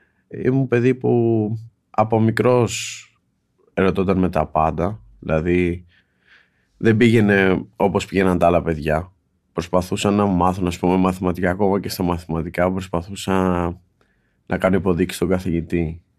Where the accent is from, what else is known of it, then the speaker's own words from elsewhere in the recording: Nikaia, Attica, Greece; also born or lived in Heraklion; Στο Πειραιά, στη Νίκαια.